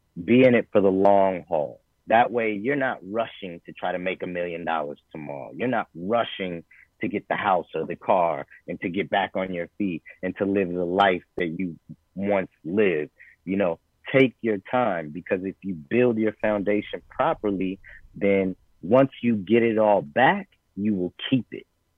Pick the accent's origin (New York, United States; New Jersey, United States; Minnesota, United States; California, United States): California, United States; Los Angeles; So I grew up on Wooster Street, and right on Proust was the gurdwara that Yogi Bhajan started.